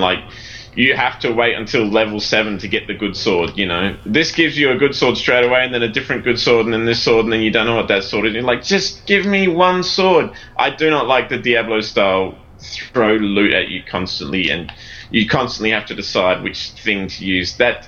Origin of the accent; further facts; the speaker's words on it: Australia; accent: Australian; I didn't want you to think I was saying pillows in my Australian accent.